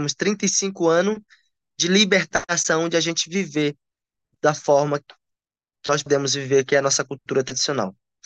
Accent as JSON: {"language": "Portuguese", "region": "Acre", "country": "Brazil", "said": "do povo Huni-Kun aqui do estado do Acre, e aonde nós somos espalhados em seis regiões do estado"}